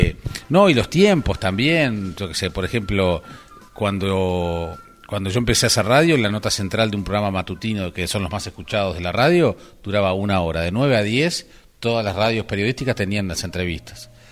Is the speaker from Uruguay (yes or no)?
yes; San José, Uruguay; now in Montevideo, Uruguay; No, pero los de San José nos damos cuenta cuando cuando sos de Montevideo, y los de Montevideo nos damos cuenta cuando venís del interior.